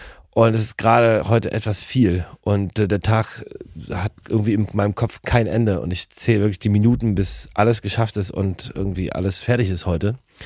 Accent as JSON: {"language": "German", "region": "Berlin", "country": "Germany", "tie": "born or raised there", "said": "Ich bin im Osten aufgewachsen, im Osten der Stadt geboren und bewege mich zu 99% im Osten der Stadt."}